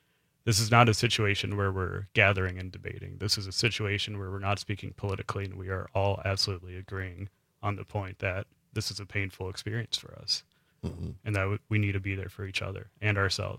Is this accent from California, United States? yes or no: yes; California, United States; So I was raised in California. I've kind of lived all over the country.